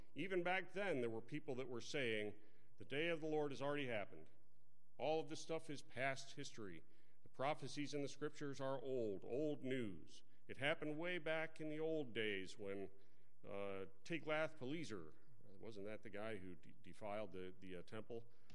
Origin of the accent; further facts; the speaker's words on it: Texas, United States; At least when I was growing up in Texas, that's people would shout, "Denied!"